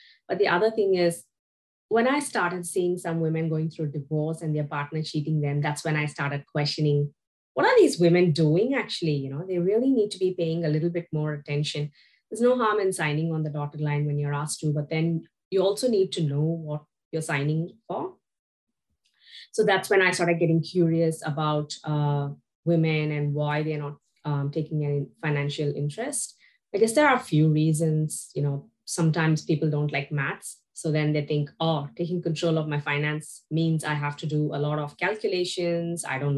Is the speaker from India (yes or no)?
yes; India; moved away as an adult; now in Melbourne, Australia; Yeah, so I come from India. I grew up, I studied in India. I was there for nearly 25 years.